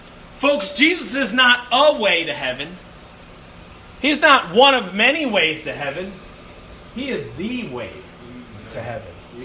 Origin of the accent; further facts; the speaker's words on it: Chicago, Illinois, United States; I grew up in Chicago. I like basketball.